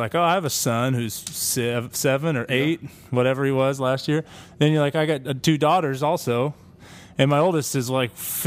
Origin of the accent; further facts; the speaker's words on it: Idaho, United States; Growing up in Idaho, and like, was that your dream as a kid?